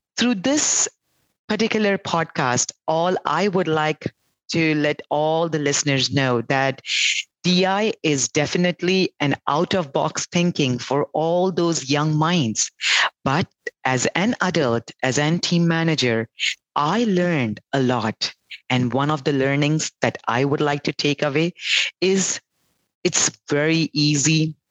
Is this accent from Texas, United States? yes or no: yes; Houston, Texas, United States; I am from Houston, Texas, and I played the role of team manager for the last 3 years.